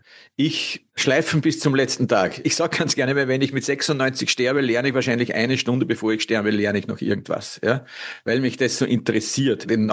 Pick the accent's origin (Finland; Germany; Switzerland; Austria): Austria; damit komme ich nun natürlich als Österreicher aus einem römisch-katholischen Hause, ja, logischerweise.